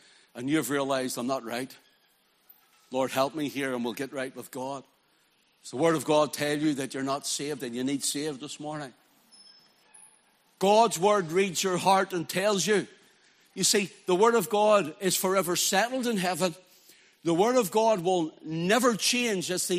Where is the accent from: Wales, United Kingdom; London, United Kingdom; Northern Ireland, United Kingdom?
Northern Ireland, United Kingdom; Belfast; accent: Belfast; When we first started going to America, and they just could not understand my Belfast accent whatsoever. I've had to try, I know it's still there, like, but I had to try and really try and refine it.